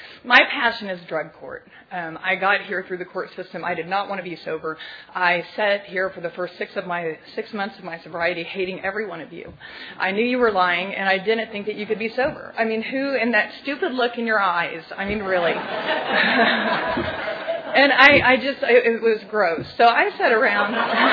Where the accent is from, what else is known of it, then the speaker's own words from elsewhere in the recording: Tulsa, Oklahoma, United States; you know, I'm from Tulsa, Oklahoma. Hi, everybody. And we have really good AA.